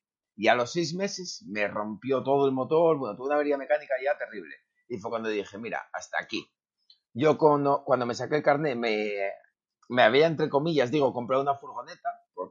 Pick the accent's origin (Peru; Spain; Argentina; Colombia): Spain; Asturias; Bueno, de la grandísima patria de Asturias. Firme defensor de Asturias.